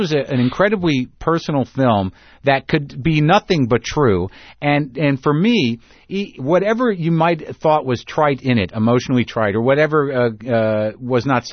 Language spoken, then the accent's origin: English; New Mexico, United States; we had relatives when I was growing up in New Mexico.